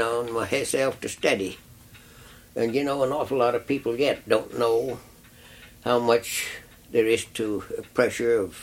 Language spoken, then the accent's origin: English; St. Helena, California, United States; born there; I was born in California, in St. Helena Sanitarium, north of Frisco in Napa County.